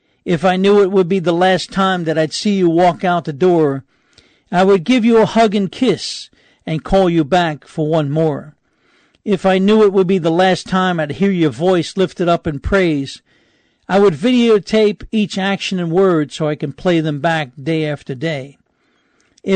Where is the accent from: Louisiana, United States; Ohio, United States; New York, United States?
New York, United States; Growing up in New York, that was a great treat, and my dad did that.